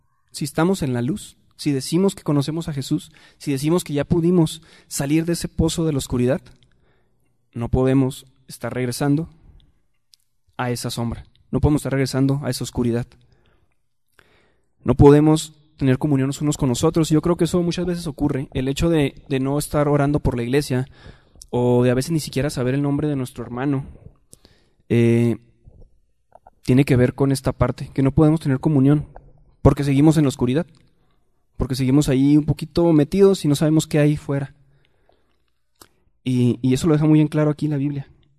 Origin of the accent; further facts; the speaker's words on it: Juárez, Chihuahua, Mexico; yo sé de lo que hablo porque yo vengo de Juárez, y en Juárez hay muchos baches